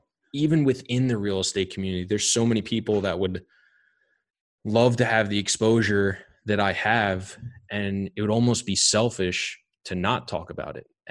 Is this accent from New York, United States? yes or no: yes; New York, United States; because I'm a New Yorker and I drink tons of coffee